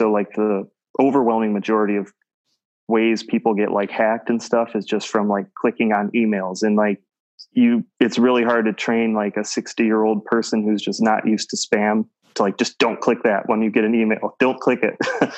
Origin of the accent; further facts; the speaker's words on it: Macomb, United States; And when I grew up in Macomb, it's kind of like, let's drive over to the strip mall and maybe 7-Eleven.